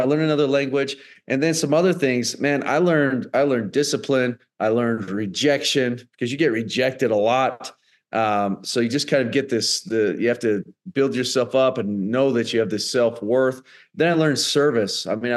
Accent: United States; especially being an American going overseas, that I was able to stay for a decade at one of the greatest clubs in Europe

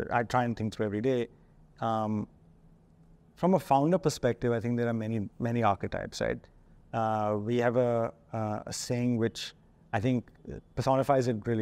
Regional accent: India; because I think as an Indian, you can go there every week, but you will still not necessarily understand it

